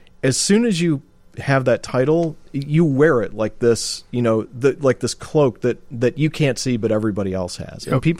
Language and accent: English; Illinois, United States; Because I grew up on the South Side.